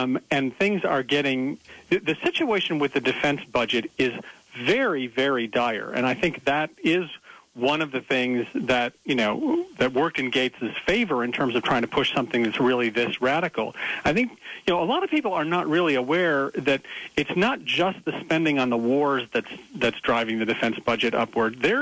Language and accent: English; Minnesota, United States; I'm from Minnesota, and so I'm a fan of the Minnesota Vikings